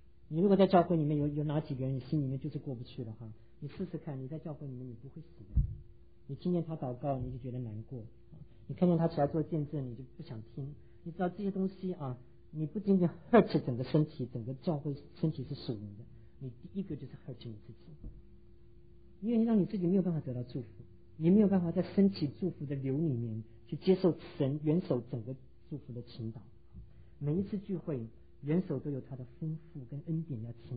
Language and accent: Chinese; China; 那你知道美国人用信用卡跟我们中国人不一样啊